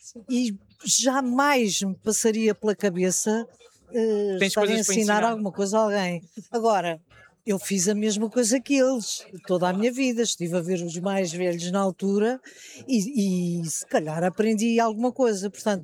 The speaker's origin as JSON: {"language": "Portuguese", "region": "Lisbon", "country": "Portugal", "said": "eu não sou nada tradicionalista, sou lisboeta"}